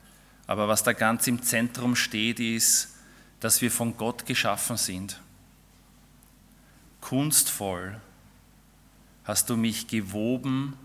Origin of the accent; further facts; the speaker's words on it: Vienna, Austria; Also wir kommen aus Wien